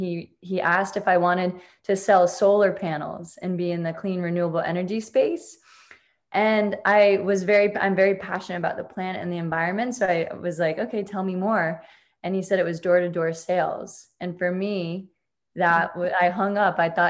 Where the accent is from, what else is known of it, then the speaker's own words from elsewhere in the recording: Connecticut, United States; originally I'm from Connecticut, small town in Connecticut.